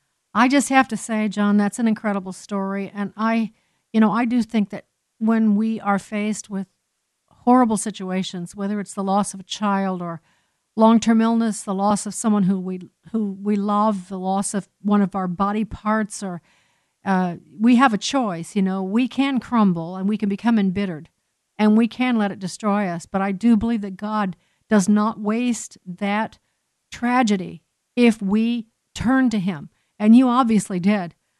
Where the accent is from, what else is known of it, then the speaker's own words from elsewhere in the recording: Illinois, United States; I know in Illinois, at least at when I, that's my home state